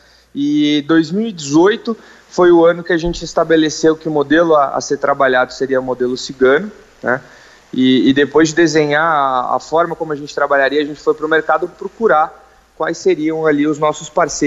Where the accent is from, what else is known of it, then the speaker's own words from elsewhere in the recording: São Paulo, Brazil; Eu sou de São Paulo capital mesmo.